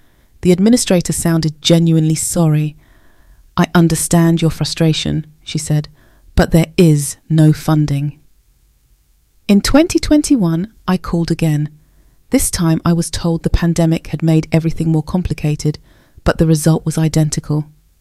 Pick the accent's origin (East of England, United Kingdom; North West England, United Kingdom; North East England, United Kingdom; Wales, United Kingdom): East of England, United Kingdom; Peterborough; I grew up on the Alton Goldhay estate watching my gran fight for every breath in her final months on Cavell Ward at Peterborough City Hospital.